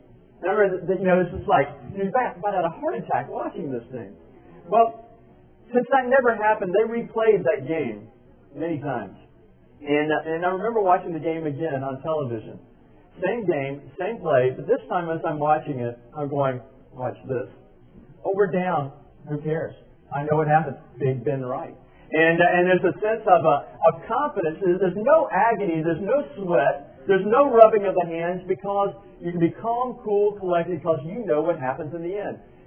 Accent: Atlanta, Georgia, United States; I grew up in Atlanta, and when I was growing up, Sports Illustrated did a cover story on Atlanta that said Losersville

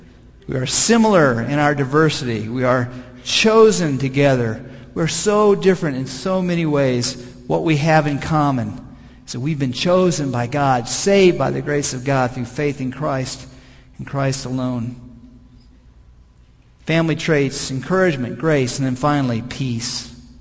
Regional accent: Kansas City, United States; born there; I was born in Kansas City, many generations of Midwesterners.

